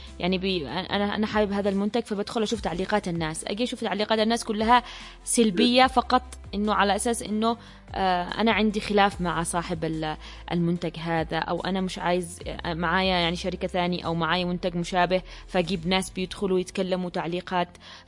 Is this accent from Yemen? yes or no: yes; Yemen; عندنا باليمن